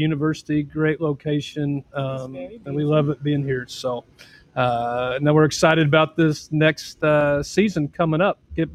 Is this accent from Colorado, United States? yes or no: yes; Greeley, Colorado, United States; now in Lindenwood, United States; Well, I'm originally from Greeley, Colorado. Kind of grew up there. Angie, my wife, and I went to school there.